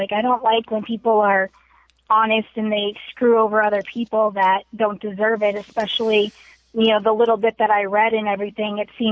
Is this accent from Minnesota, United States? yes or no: yes; Minnesota, United States; also born or lived in Hawaii; All over. I was an Army brat. But I was born in Minnesota, and I grew up between Minnesota and Hawaii because my dad's family is Hawaiian.